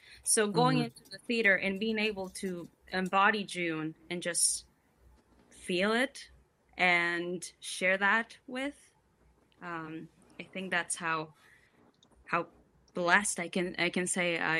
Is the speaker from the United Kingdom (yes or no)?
no; Tijuana, Baja California, Mexico; English is a second language; now in United States; No, Tijuana, actually. So Baja California.